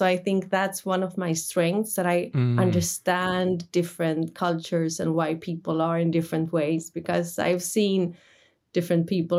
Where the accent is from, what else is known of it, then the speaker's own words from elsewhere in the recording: Malmö, Skåne, Sweden; English is a second language; I was born in Malmö, south of Sweden. And my mother is from Greece, my father from Hungary.